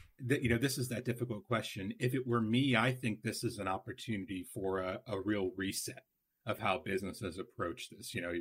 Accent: United States; So I'm, you know, a white man, I'm American, if you've probably gathered from my accent.

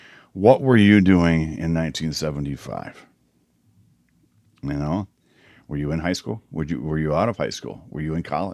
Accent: Michigan, United States; Where I grew up in Michigan, The weather was good.

